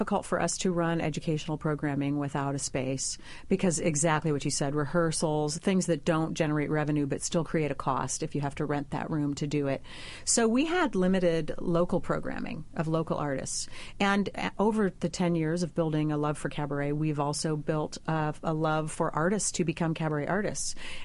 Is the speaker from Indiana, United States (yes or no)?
yes; Indianapolis, Indiana, United States; And I didn't even really know about this space, and I'm from Indianapolis